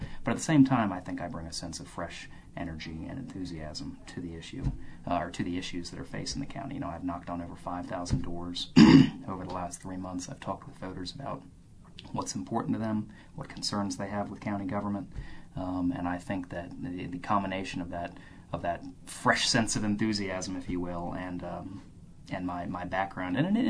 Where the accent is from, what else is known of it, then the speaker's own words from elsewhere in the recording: Stone Mountain, Georgia, United States; I'm originally not from here. I'm originally from Stone Mountain, Georgia, which is sort of the poster child for unchecked, unplanned-for sprawl.